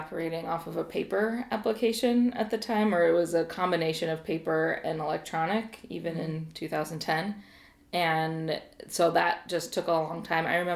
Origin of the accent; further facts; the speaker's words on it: Springfield, Illinois, United States; I grew up in Springfield, Illinois.